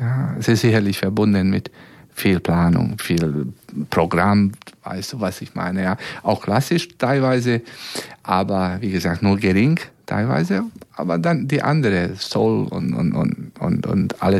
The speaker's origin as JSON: {"language": "German", "town": "Belgrade", "country": "Serbia", "said": "eine wirklich super Sängerin aus Belgrad, aus meine Heimat"}